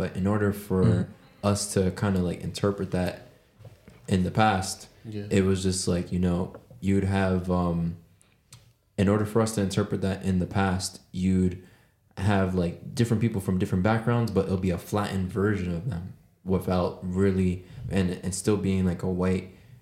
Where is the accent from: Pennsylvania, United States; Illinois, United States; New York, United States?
New York, United States; Bronx; I'm a kid from Bronx.